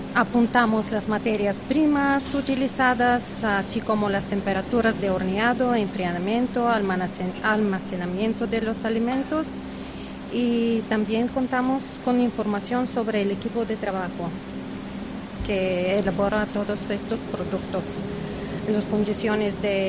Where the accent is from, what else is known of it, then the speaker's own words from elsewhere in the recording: Bulgaria; Spanish is a second language; now in Spain; Yo soy de Bulgaria.